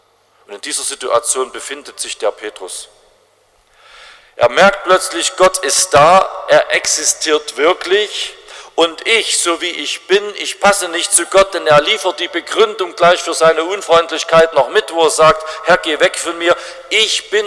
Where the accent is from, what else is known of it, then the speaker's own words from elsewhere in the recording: Saxony, Germany; So ist es jedenfalls bei uns in Sachsen.